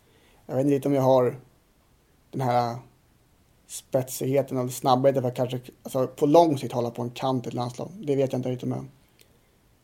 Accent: Sweden; som svensk fotbollsspelare är det största jag har för att prestera i ett land

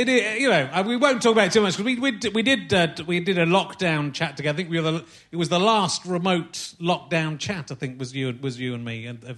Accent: South West England, United Kingdom; I was growing up in Somerset, I'd said I want to be an actor or a writer to my careers advisor

